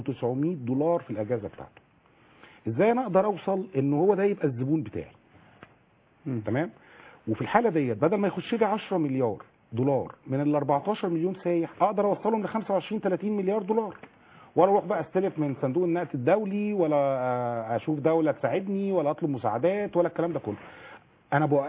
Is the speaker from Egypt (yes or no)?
yes; Egypt; احنا كمصريين